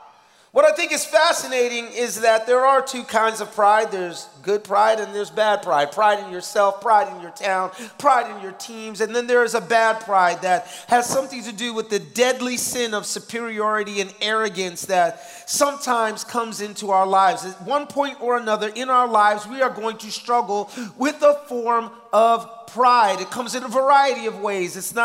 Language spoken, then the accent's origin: English; New York, United States; Now, I'm from New York